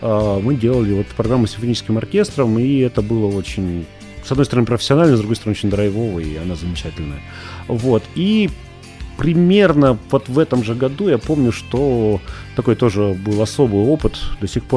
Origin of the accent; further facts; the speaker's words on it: Yekaterinburg, Sverdlovsk Oblast, Russia; Ну, я как такой коренной екатеринбуржец могу сказать